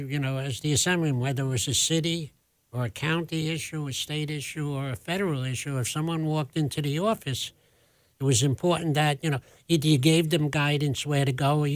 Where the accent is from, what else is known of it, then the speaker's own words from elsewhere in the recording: Brooklyn, New York, United States; Well, you know, I'm from Brooklyn, New York